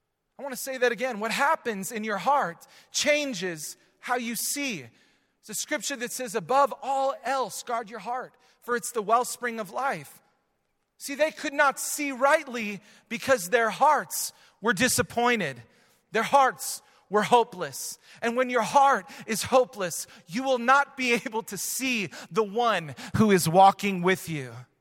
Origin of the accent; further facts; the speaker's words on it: Wisconsin, United States; I grew up in Wisconsin calling it supper.